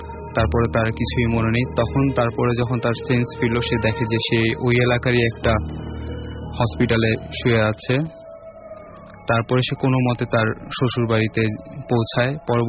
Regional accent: Dhaka, Dhaka Division, Bangladesh; মিরপুর থেকে এসেছি।

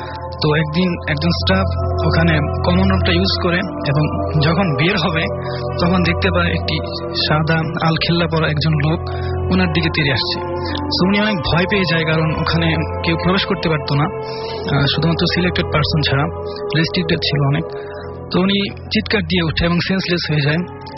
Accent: Gazipur, Dhaka Division, Bangladesh; now in Dhaka, Bangladesh; আমার home town Gazipur

